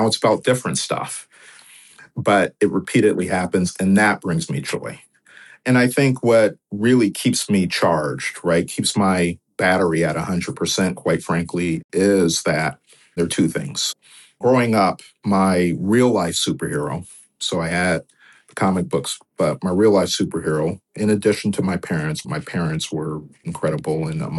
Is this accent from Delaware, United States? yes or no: yes; Delaware, United States; We're predicting in my home state in Delaware, 11,000 people will become uninsured